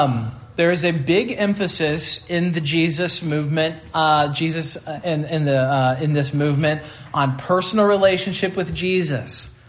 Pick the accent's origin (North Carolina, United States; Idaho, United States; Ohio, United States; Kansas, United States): Kansas, United States; So I grew up in Kansas. I didn't grow up in California.